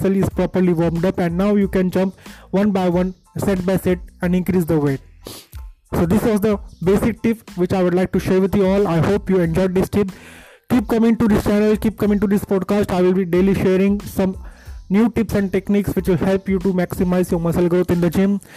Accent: Mumbai, Maharashtra, India; I am from Mumbai, India

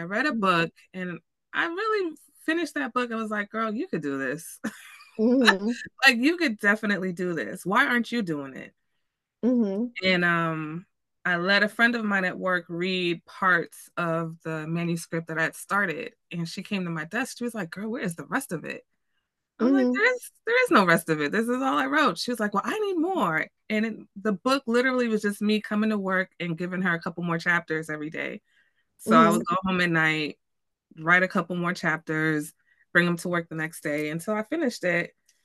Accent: Texas, United States; also born or lived in New York; So before all that, so I'm born in New York. I was born in New York, but I grew up in Texas. I lived in Texas for 8 years when I was younger. And then I moved back to New York as a teenager.

